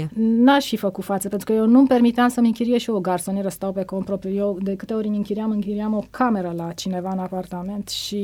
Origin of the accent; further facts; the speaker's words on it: Romania; el era bucuros că sunt din România, așa că sunt din Balcani